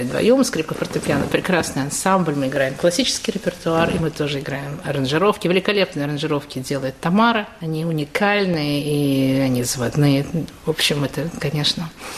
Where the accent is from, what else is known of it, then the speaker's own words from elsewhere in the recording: Moscow, Russia; moved away as an adult; now in Australia; приехала из Москвы, я москвичка. Здесь, в Австралии, я уже 20 лет.